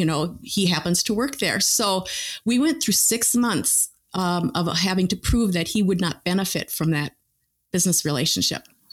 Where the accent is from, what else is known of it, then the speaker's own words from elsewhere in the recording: Twin Cities, Minnesota, United States; So I'm kind of a blend. I grew up in the Twin Cities.